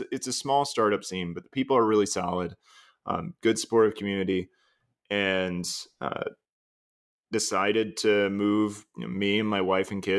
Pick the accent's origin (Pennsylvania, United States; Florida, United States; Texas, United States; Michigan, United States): Florida, United States; also born or lived in Georgia; now in Cincinnati, United States; I've been fairly transient most of my life growing up in South Florida and a little bit in Georgia.